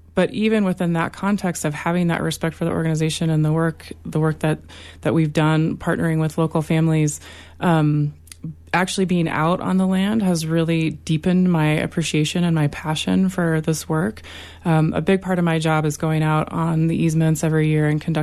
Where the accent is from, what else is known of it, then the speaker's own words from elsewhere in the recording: McElmo Canyon, Colorado, United States; I was born in Cortez and grew up on a farm down in McCamo Canyon. My dad farmed there my whole life.